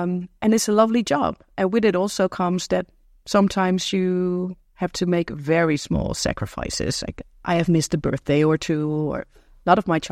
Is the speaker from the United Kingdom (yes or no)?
no; Zutphen, Gelderland, Netherlands; I grew up in the city called Zutphen, which is a lovely medieval city in the east of the Netherlands